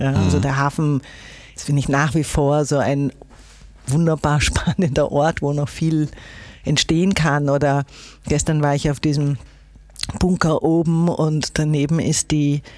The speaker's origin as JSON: {"language": "German", "region": "Vienna", "country": "Austria", "said": "ich komme aus Wien. Es ist eine Kulturstadt, die einfach in jeder Phase, in jeder Ebene, die sie zu bieten hat, das immer auch mit verwoben ist."}